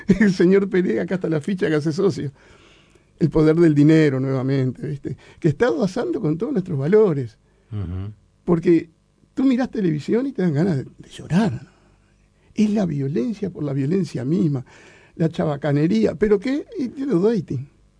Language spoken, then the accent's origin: Spanish; Uruguay; Entonces te sale de adentro, no, yo soy uruguayo.